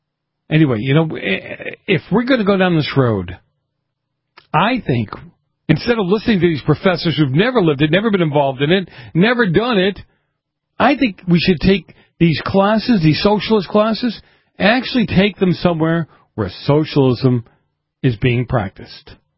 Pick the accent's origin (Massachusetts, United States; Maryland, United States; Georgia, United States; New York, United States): Massachusetts, United States; Boston; My family, I grew up in Boston. I grew up in a Democrat household.